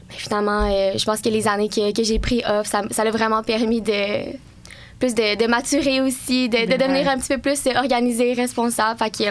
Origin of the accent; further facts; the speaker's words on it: Sherbrooke, Quebec, Canada; Je viens de Sherbrooke tout d'abord. Là, fait que je fais partie des peu à l'université de Sherbrooke qui viennent d'ici.